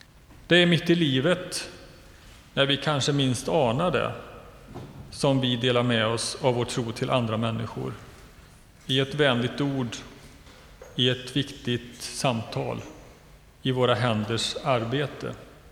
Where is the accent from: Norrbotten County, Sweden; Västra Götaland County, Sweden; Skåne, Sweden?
Västra Götaland County, Sweden; Jag är uppvuxen på landsbygden i Västergötland